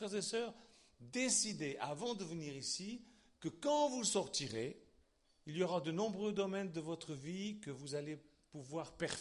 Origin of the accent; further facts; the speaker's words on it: Switzerland; Alors moi, je me rappelle quand j'étais gamin à l'école en Suisse